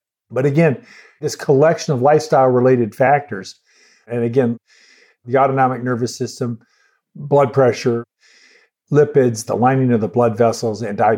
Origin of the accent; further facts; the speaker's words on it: Tucson, Arizona, United States; now in Rochester, United States; Grew up in Tucson.